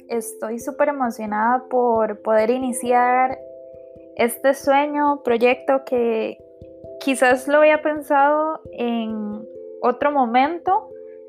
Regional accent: Costa Rica; Tengo 24 años, soy de Costa Rica. Me encanta el país en el que vivo.

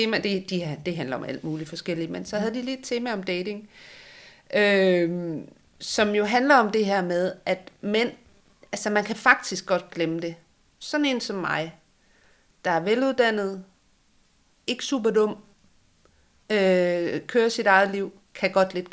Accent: West Jutland, Denmark; Nej, jeg forstår det ikke. Jeg er opvokset i Vestjylland.

